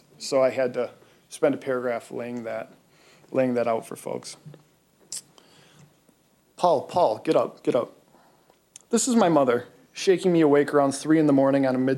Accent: Detroit, Michigan, United States; the local color of growing up in Detroit.

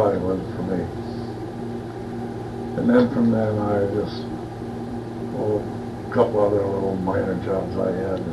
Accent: Indiana, United States; also born or lived in Mishawaka; now in Lansing, United States; No, I was born in Mishawaka, Indiana.

